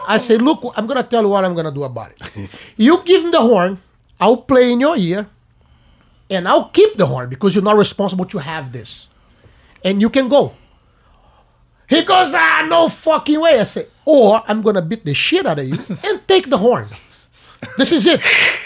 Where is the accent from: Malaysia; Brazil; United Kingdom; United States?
Brazil; English is a second language; because you have to understand, I'm from Brazil.